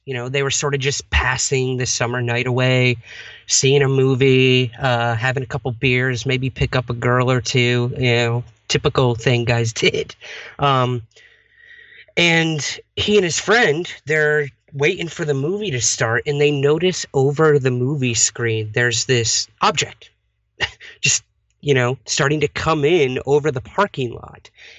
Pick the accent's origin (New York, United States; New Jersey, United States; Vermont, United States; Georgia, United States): New York, United States; Syracuse; interviewing people in my hometown of Syracuse, New York, and kind of just snowballed from there.